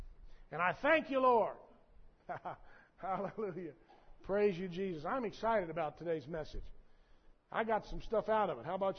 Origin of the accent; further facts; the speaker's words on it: Texas, United States; That's why I was born and raised in South Texas.